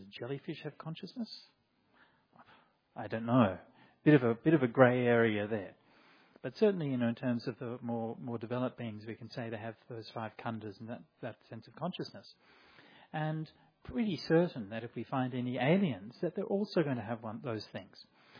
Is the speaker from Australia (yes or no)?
yes; Perth, Western Australia, Australia; come from an Asian background. Now, probably you won't remember this, most of you, but I grew up in Perth in the 1980s